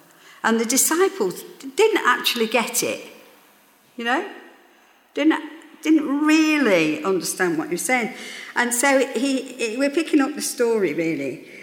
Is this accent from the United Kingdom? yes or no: yes; Midlands, United Kingdom; I was brought up in the Midlands, and we do major on thunderstorms.